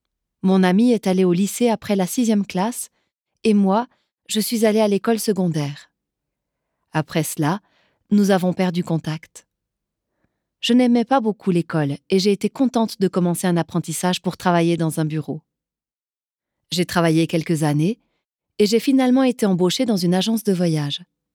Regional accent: Yverdon-les-Bains, Vaud, Switzerland; j'ai 35 ans et je vis à Yverdon. J'ai deux enfants et je suis divorcée. J'ai grandi à Yverdon avec mon grand frère.

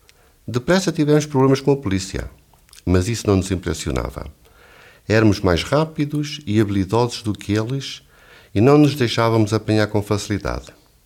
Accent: Lisbon, Portugal; moved away as an adult; now in Solothurn, Switzerland; venho de Portugal. Tenho 31 anos e vivo há 10 anos em Solothurn. Não sou casado, mas tenho um filho de 2 anos de idade. Cresci em Lisboa com 2 irmãs e 2 irmãos.

